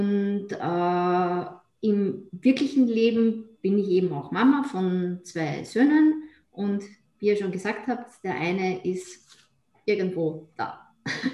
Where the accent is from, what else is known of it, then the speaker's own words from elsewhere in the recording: Vienna, Austria; dann aufgewachsen bin ich in Wien, bin aber schon seit ja gut 30 Jahren Niederösterreicherin.